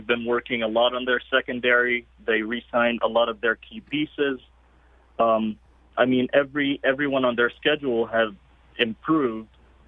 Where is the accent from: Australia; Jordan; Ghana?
Jordan; now in United States; No, I'm actually from Jordan, but I'm currently living in Southeast Michigan.